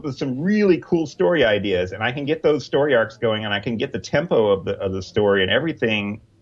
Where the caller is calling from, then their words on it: Addison, Texas, United States; I am from Dallas, Texas right now. Correctly, I'm from Addison, Texas right now, so where the Plaid Hat headquarters are.